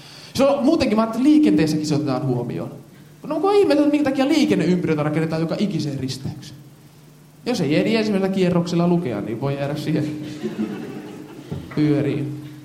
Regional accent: Jyväskylä, Central Finland, Finland; Mä oon itse jyväskyläläinen ja mulla on 3 lasta

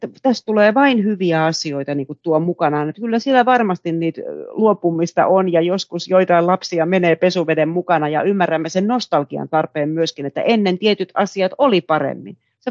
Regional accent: Kuusankoski, Kymenlaakso, Finland; Mä oon itse Kuusankoskelta kotoisin tehdaspaikkakunnalta ja tuntuu, että se koko kaupunki kaatuu, kun ne tehtaat kaatui.

